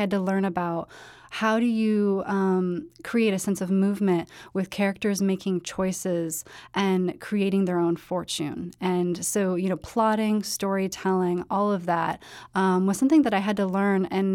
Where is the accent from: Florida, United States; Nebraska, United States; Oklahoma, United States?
Nebraska, United States; Kearney; I grew up on an acreage right outside Kearney, Nebraska, mm-hmm. and I was a tomboy when I was little, and I lived close to the Wood River